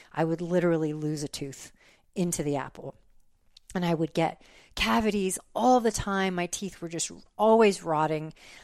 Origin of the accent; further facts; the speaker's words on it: New Mexico, United States; Maybe because I'm American Indian and a woman and I'm Hispanic and I'm from New Mexico and I'm a military brat.